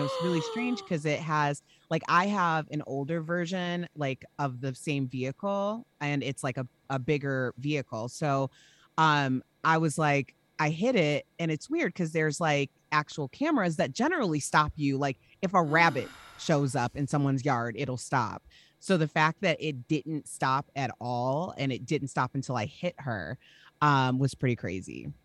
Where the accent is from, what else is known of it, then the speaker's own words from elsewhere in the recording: Chicago, Illinois, United States; got her a … cake because we're from Chicago.